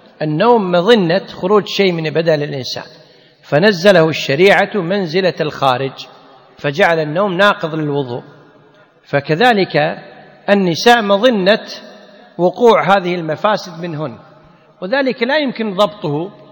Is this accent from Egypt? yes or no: no; Kuwait; ذهبت المرأة صلي على أخيها عندنا في الكويت مثلاً